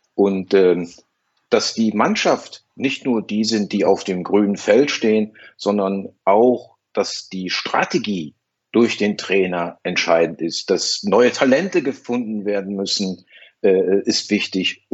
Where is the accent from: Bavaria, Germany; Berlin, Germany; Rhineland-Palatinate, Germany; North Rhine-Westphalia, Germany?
North Rhine-Westphalia, Germany; Düsseldorf; born there; ich bin ja gebürtiger Düsseldorfer